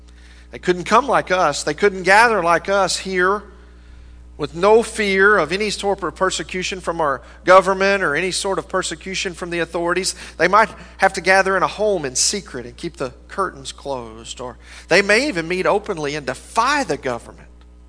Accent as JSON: {"language": "English", "country": "United States", "said": "We're in America. That's beside the point, isn't it? Being an American is not going to get me into heaven, okay?"}